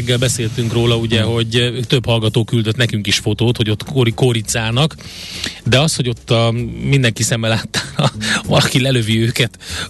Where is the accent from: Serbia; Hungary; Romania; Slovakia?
Hungary; Tolna; én ott a Gemencnél nőttem fel